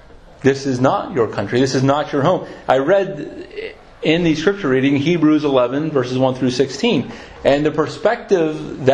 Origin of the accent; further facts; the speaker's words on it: United States; But I enjoy the benefits of being from the United States, from being an American, at least most of the time.